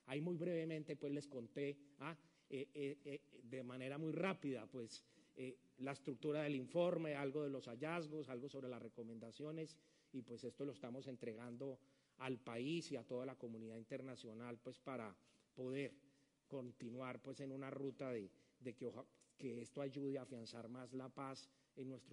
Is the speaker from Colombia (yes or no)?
yes; Colombia; como colombianos tenemos toda la legitimidad para precisamente decir que el paradigma de la lucha contra el narcotráfico debe cambiar